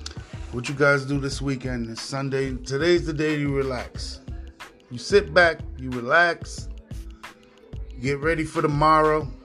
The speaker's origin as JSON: {"language": "English", "town": "New York City", "region": "New York", "country": "United States", "tie": "born or raised there", "said": "I grew up in a religious family, but then at the same time, I grew up in New York City"}